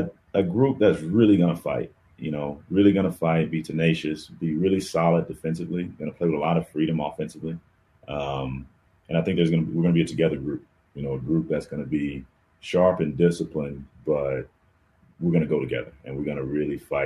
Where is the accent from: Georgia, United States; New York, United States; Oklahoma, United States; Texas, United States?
Georgia, United States; Atlanta; I grew up in the Southeast, and I love it. And Atlanta's home. My mom's from Georgia. My dad's from Louisiana, so I'm a Southern boy at heart.